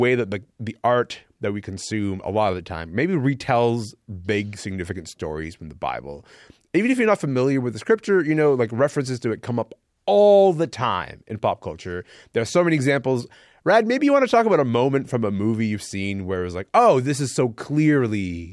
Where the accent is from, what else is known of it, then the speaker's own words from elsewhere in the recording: Kingston, Ontario, Canada; When I was growing up in Kingston, Ontario